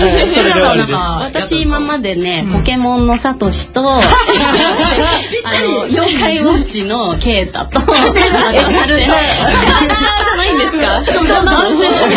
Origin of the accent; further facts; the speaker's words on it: Tokyo, Japan; 私東京なんですけど、赤坂の学校にいて、